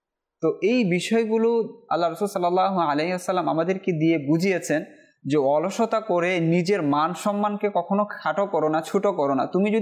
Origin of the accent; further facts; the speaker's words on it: Bangladesh; আমরা বাঙালি হিসাবে, আমরা বাংলাদেশি হিসাবে যদি আমার দেশের মানুষের ভাগ্যকে পরিবর্তন করতে যায় তাহলে আমাদেরকে চেষ্টা করতে হবে।